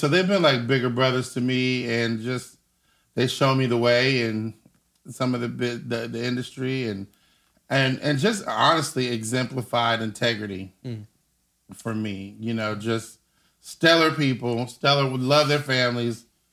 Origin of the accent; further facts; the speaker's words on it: Cincinnati, Ohio, United States; now in Nashville, United States; I'm originally from Cincinnati, born and raised in Cincinnati. Went to the University of Cincinnati.